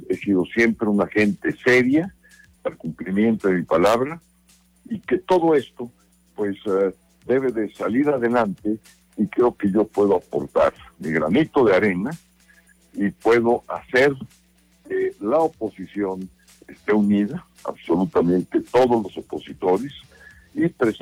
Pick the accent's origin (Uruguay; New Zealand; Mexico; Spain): Mexico; Antes que eso, somos mexicanos.